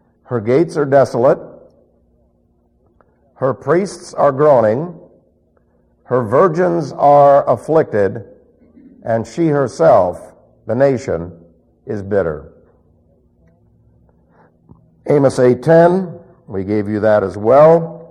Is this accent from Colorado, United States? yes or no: no; New York City, New York, United States; I can remember as a teenager growing up in New York City